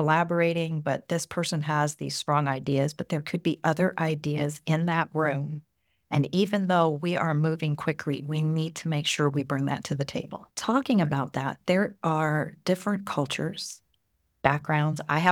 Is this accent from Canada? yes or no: no; Taiwan; moved away as an adult; also born or lived in Hong Kong; now in United States; So I was brought up in Taiwan and Hong Kong, and I came to the United States to get my degrees, and then I started working here.